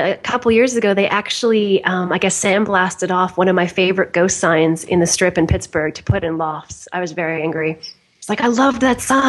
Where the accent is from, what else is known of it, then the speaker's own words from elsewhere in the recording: Toronto, Ontario, Canada; moved away; I'm from Toronto originally. I've just moved around a bunch.